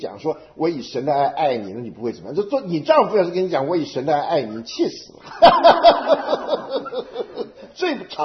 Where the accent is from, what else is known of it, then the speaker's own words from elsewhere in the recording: China; 因为我们中国人不太有这样的文化